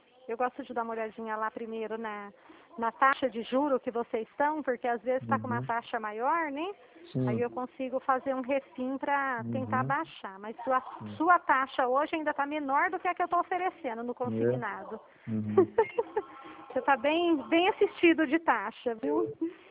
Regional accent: Dracena, São Paulo, Brazil; Isso, eu sou de Dracena.

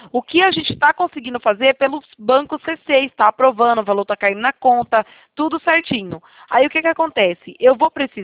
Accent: Itatiba, São Paulo, Brazil; Eu sou de Itatiba, interior de São Paulo.

